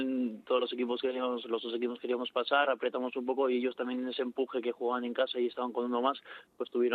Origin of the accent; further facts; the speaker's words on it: San Sebastián, Basque Country, Spain; Sí, yo soy a lo de San Sebastián de la Sartoria.